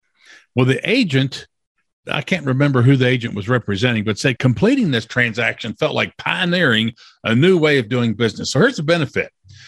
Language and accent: English; Louisville, Kentucky, United States; In my hometown right here in Louisville, Kentucky, there was a real estate transaction.